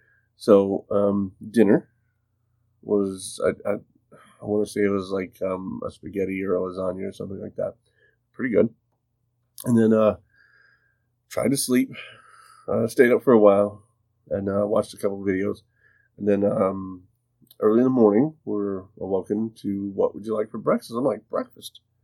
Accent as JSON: {"language": "English", "region": "Montana", "country": "United States", "tie": "born or raised there", "said": "So, I left my hometown in Montana, and I got on a plane."}